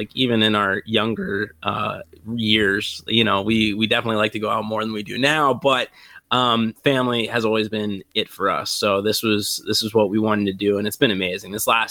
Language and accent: English; Rockville, Maryland, United States; Yeah, I'm from Rockville originally. I went to Wooten for high school. I went to University of Maryland. All my family's still here pretty much.